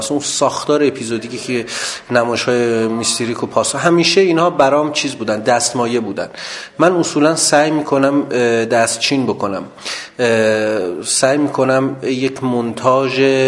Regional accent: Iran; از چیزی که منو میسازه به عنوان یک ایرانی و حالا در بستر کلانتر از یک آدمی که اهل خاورمیانه است

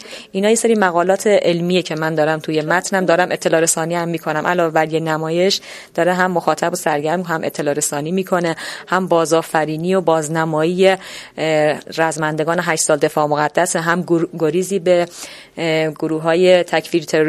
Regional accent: Kurdistan, Iran; born there; چون من تو منطقه جنگی به دنیا اومدم. آره. تو منطقه کردستان

